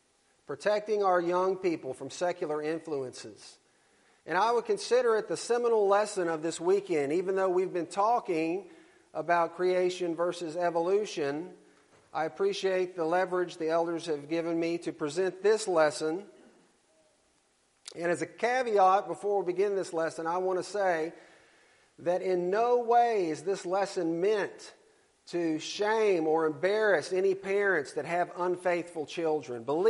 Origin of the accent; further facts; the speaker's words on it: Alabama, United States; It's good to be back in my home state of Alabama.